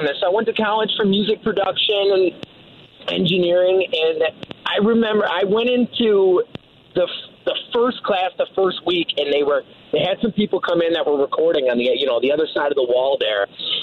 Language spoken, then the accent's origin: English; Michigan, United States; I mean, we're from the Tri-Cities up here. So we got Saginaw, Midland, Bay City. We're all from this general area.